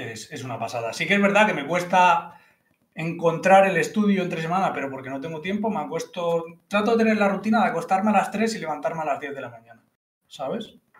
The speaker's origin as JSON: {"language": "Spanish", "town": "Menorca", "region": "Balearic Islands", "country": "Spain", "said": "del mar, a lo mejor es eso, el sonido del mar, como soy de Menorca, ¿sabes?"}